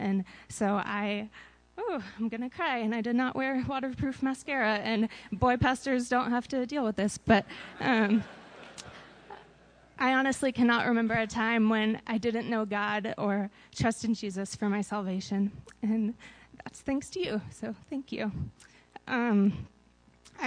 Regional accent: Santa Maria, California, United States; born there; I was born in Santa Maria, California, to two wonderful parents.

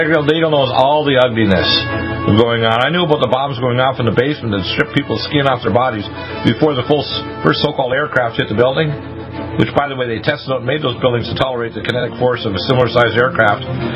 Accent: United States; No, I'm an American, I'm a patriot, and I'm a Christian.

